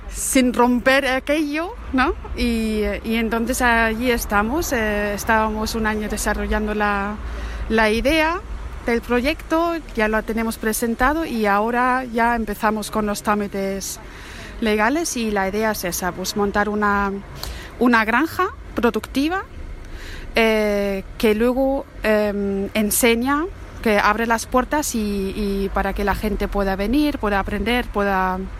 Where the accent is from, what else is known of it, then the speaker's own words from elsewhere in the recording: Germany; Spanish is a second language; moved away as an adult; soy alemana, vivo desde hace casi 10 años aquí.